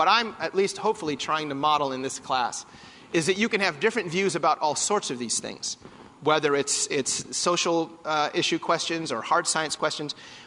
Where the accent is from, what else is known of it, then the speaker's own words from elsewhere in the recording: Washington, United States; it starts in my home state of Washington.